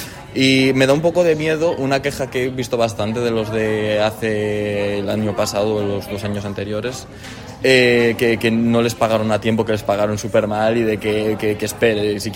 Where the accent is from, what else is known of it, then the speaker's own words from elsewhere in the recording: Galicia, Spain; moved away; yo, porque soy gallego, vengo de Galicia y llevo aquí bastante poquito tiempo